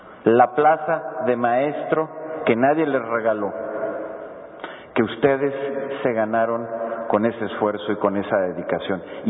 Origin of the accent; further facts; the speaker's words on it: Mexico; el respeto que nos debemos a cada uno de nosotros como mexicanos